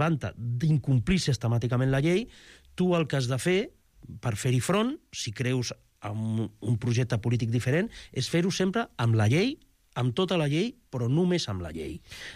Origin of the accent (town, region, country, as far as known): Tarragona, Catalonia, Spain; born or raised there